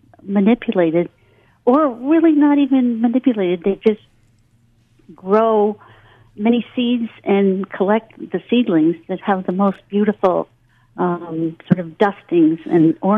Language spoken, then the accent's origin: English; United States; I know, and I was almost a little abashed as an American to suggest, you know.